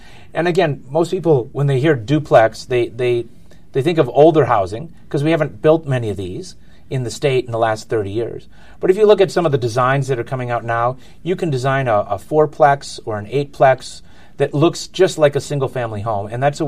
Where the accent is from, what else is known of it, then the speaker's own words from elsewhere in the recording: Wausau, Wisconsin, United States; the houses I grew up in Wausau, which is older and has good bones and is that entry-level housing for many families.